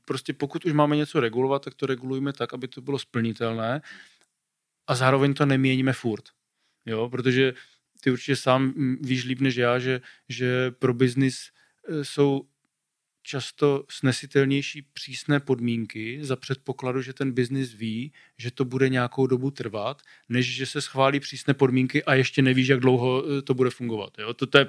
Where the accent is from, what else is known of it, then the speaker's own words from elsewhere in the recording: Nové Domky, Moravian-Silesian Region, Czechia; vzhledem k tomu, že já jsem z Nových Domků a jsme někde tak uprostřed